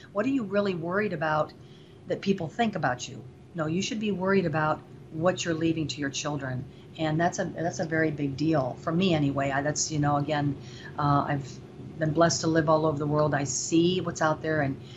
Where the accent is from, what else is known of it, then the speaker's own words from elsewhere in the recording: Caracas, Capital District, Venezuela; now in United States; I come from Venezuela. I was born in Caracas, Venezuela.